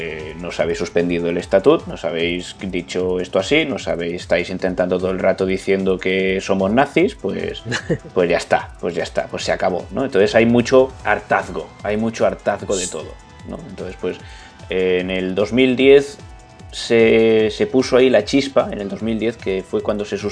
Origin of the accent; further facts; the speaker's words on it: Catalonia, Spain; yo en mi caso pues me siento tan español como catalán